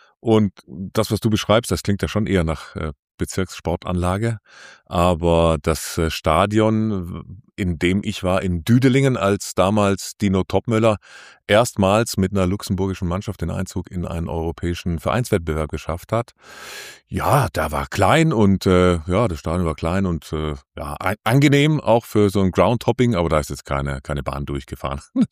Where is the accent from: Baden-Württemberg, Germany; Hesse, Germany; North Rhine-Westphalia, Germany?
Baden-Württemberg, Germany; und dann bin ich noch weiter wieder zurück in meine Heimat an den Bodensee